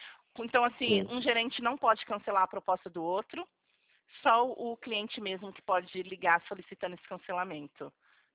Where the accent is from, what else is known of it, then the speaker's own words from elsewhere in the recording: Presidente Prudente, São Paulo, Brazil; Não, eu sou de Presidente Prudente. Eu vim transferida para cá.